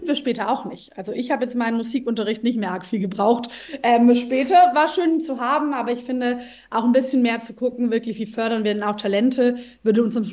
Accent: Nürtingen, Baden-Württemberg, Germany; Ich bin in Nürtingen aufgewachsen. Das ist eine Kleinstadt in der Nähe von Stuttgart. Sehr, sehr schön dort in der Nähe der Schwäbischen Alb.

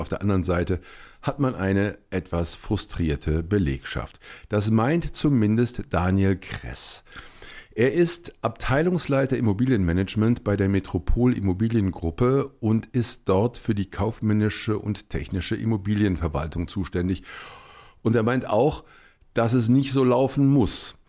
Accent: Cologne, North Rhine-Westphalia, Germany; Ich bin ja aus Köln.

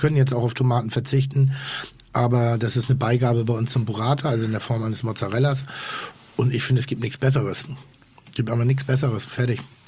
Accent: Northern Germany, Germany; Und ich bin ja Norddeutscher, ich kombiniere sehr gerne Frucht mit Salzigen

